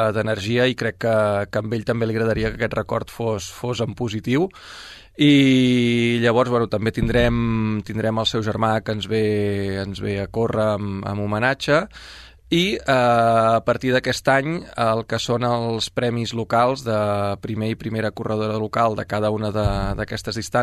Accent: Sabadell, Catalonia, Spain; els que som ciutadans de Sabadell

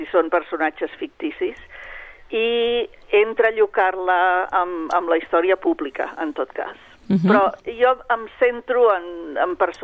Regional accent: Catalonia, Spain; first language Catalan; jo he optat per la meva llengua perquè escric sobre Catalunya, també em desplaço a altres llocs i tinc un llibre sobre Amèrica, però la meva primera llengua és el català

